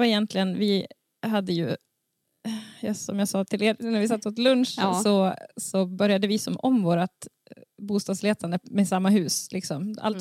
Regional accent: Sund, Västernorrland County, Sweden; jag kommer från Sund och det var väl minst så här det jag sa, att jag ska inte bo i Domsjö

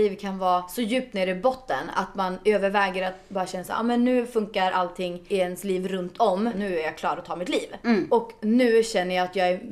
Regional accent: Östersund, Jämtland County, Sweden; jag har ju ett gig i Östersund, där jag kommer ifrån

